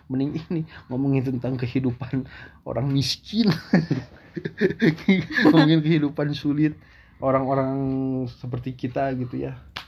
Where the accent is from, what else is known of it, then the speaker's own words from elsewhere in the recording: West Java, Indonesia; Apalagi saya sebagai orang Sunda gitu ya.